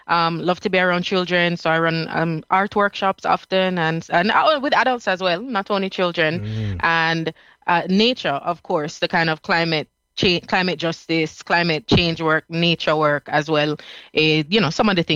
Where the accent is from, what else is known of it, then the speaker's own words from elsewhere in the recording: Jamaica; also born or lived in England / South Africa; now in United Kingdom; I mean, I was born here, but I was raised in Jamaica. And actually, I was living in South Africa right before I came here.